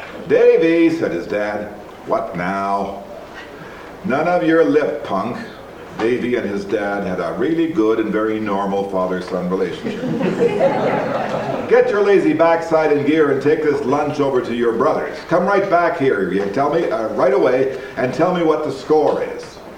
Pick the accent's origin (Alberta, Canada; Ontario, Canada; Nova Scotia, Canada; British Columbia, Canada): British Columbia, Canada; I come from British Columbia, north here